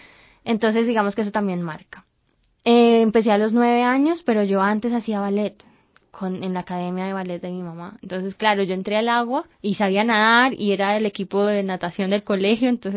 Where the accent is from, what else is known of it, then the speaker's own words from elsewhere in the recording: Cali, Valle del Cauca, Colombia; Yo soy caleña, sí